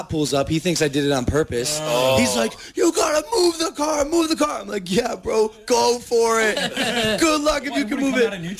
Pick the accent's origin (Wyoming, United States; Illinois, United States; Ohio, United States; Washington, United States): Ohio, United States; Like, I'm a boy from Ohio. What am I doing here, bro?